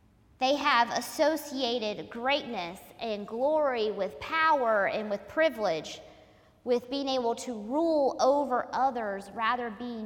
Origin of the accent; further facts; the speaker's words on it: the South, United States; And depending upon where you grew up, I grew up in the South, you might have been warned not to cause a scandal.